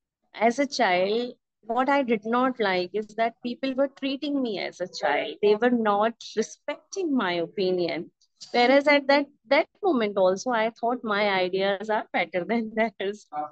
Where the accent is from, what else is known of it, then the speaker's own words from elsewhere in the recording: Jhansi, Uttar Pradesh, India; born there; I was born in Jhansi, which is a very small town, and it is known for Jhansi Ki Rani.